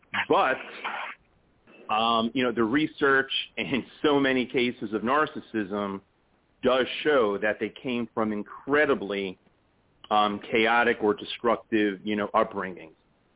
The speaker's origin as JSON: {"language": "English", "town": "New York City", "region": "New York", "country": "United States", "tie": "born or raised there", "said": "The background here is I grew up in the Bronx, and, it was very common for, me and the guys to just, like, hang out and BS."}